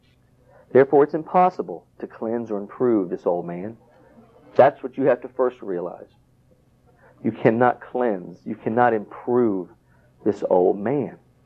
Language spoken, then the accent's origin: English; South Carolina, United States; I grew up in South Carolina. I remember every year going out to the pecan trees and picking them.